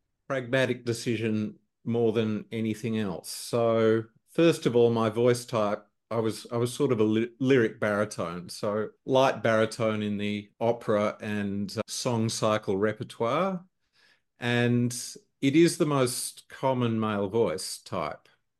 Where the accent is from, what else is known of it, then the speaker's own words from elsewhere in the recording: Canberra, Australian Capital Territory, Australia; also born or lived in Singapore; So I was born in Canberra and I still live in Canberra, but I've spent periods of my life away, including when I was very young. We spent as a family a couple of years living in Singapore.